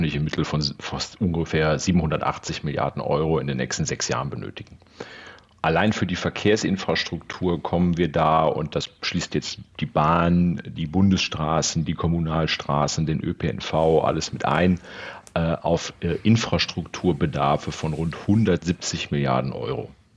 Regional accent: North Rhine-Westphalia, Germany; in meiner Heimat, insbesondere in Nordrhein-Westfalen

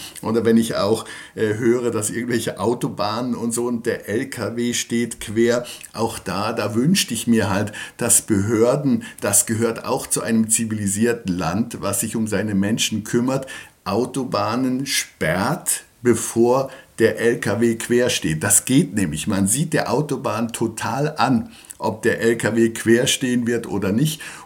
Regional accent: Switzerland; dass für mich als Schweizer ist das immer schwer auszuhalten.

